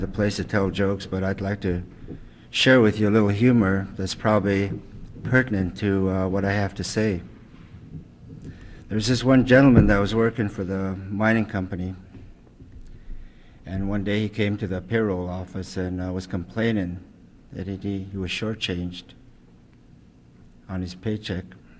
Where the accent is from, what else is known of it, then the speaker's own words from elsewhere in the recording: Tenakee Springs, Alaska, United States; born there; also born or lived in Sitka; now in Juneau, United States; I was born in Tenneke, and my grandfather comes from Angoon, has moved to Tenneke.